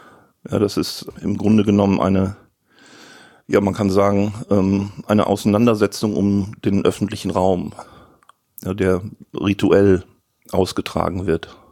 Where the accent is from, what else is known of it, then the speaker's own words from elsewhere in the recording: North Rhine-Westphalia, Germany; ich bin im Ruhrgebiet groß geworden